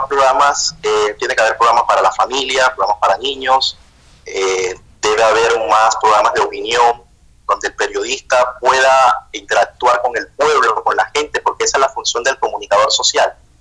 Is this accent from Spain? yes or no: no; Colombia; yo la verdad que nunca he tenido la oportunidad de trabajar en Colombia, ni tampoco de estudiar en Colombia, pero soy colombiano.